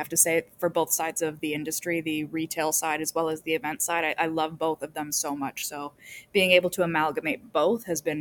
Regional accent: Toronto, Ontario, Canada; I was born and raised in Toronto. I am 32 years old.

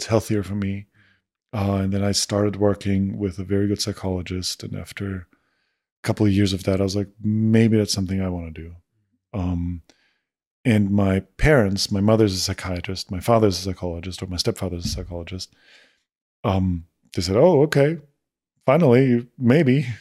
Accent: Austria; I had as high as a recognition rate as the chancellor of Austria, my home country.

